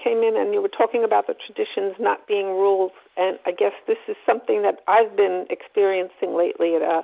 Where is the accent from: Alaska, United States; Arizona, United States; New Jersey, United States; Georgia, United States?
New Jersey, United States; from New Jersey.